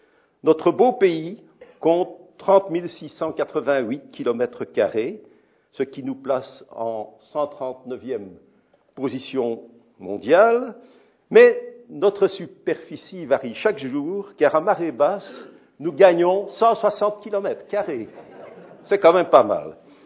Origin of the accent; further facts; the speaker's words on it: Brussels-Capital Region, Belgium; accent: Belgian, Brussels; vous allez entendre raconter l'histoire de Belgique par un Belge, et vous constatez tout de suite, j'ai un accent belge.